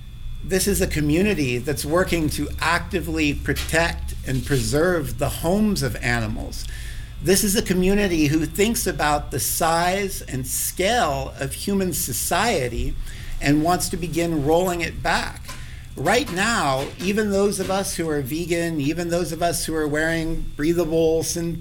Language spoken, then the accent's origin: English; Eugene, Oregon, United States; I grew up in Eugene, Oregon.